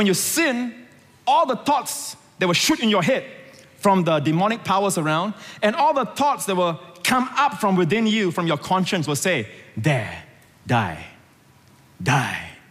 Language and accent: English; Perak, Malaysia; also born or lived in Singapore; I lived for 8 years of my childhood in Malaysia, in Perak. And last year, I went back to my hometown where I grew up, and I looked for that provision shop.